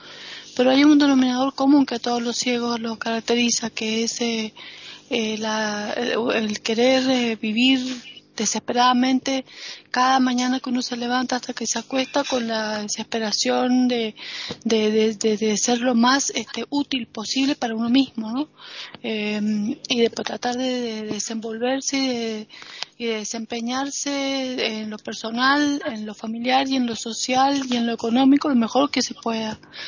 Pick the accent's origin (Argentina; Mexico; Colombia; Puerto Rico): Argentina; now in Spain; yo, de como argentina, como latinoamericana, como extranjera